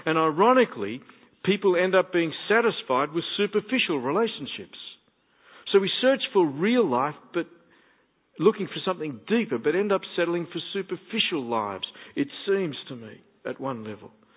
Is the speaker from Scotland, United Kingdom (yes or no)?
yes; Campsie, Scotland, United Kingdom; as Italians were when I was growing up in Campsie, they may well have been called Little Italy. When our neighbours in Campsie, when I was a kid, they would every year tread grapes